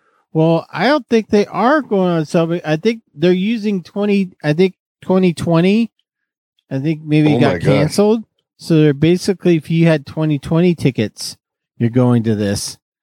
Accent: San Francisco, California, United States; Yep. We're from San Francisco. Love the city.

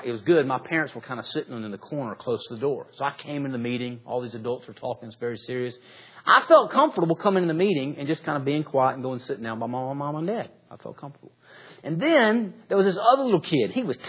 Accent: Georgia, United States; I grew up in Georgia

